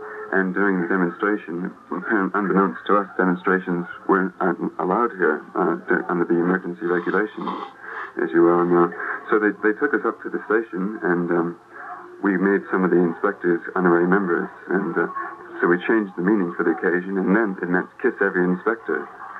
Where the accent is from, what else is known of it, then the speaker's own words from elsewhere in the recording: United States; That's right, I'm an American.